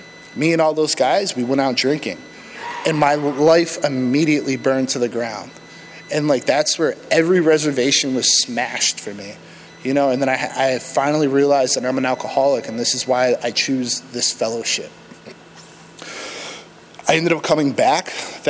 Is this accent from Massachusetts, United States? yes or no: yes; Massachusetts, United States; And I think I neglect to mention that I'm actually from Massachusetts.